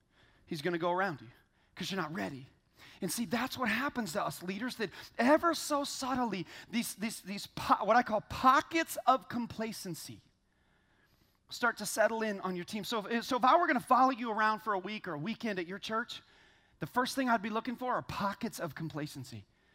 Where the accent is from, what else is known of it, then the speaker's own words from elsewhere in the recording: Florida, United States; I'm from Florida